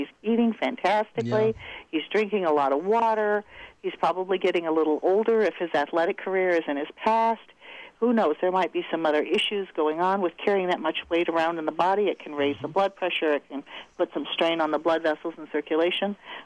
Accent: Midwest, United States; Well, you know, I'm from the Midwest, so I'm really cheap.

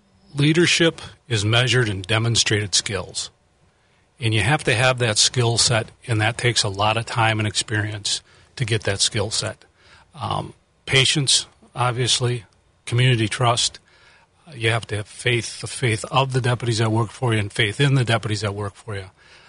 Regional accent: Fond du Lac, Wisconsin, United States; Well, I was born and raised in Fond du Lac, graduated from Goodrich High School, enlisted in the Air Force in 1976

